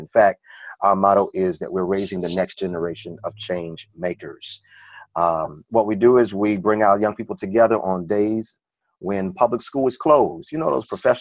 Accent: Baltimore, Maryland, United States; Yep, a little bit. Born and raised in Baltimore. I am the son and grandson of preachers.

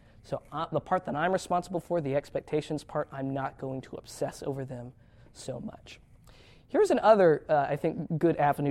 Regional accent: Tennessee, United States; I'm from Tennessee, and Peyton Manning played football there in his college years.

